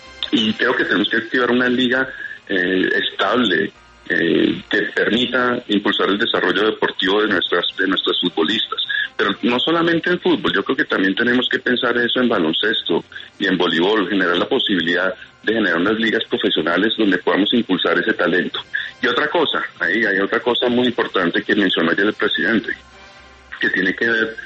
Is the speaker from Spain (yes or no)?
no; Bogotá, Bogotá Capital District, Colombia; Yo soy paisa de corazón, pero me trajeron una Bogotá chiquito.